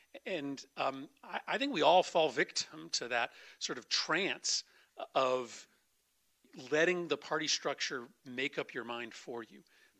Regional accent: Connecticut, United States; I grew up in Connecticut with two U.S. senators, right?

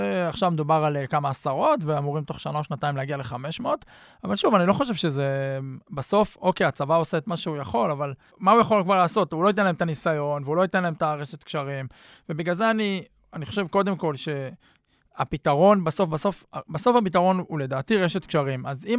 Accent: Hefer Valley, Central District, Israel; אני גדלתי בעמק חפר

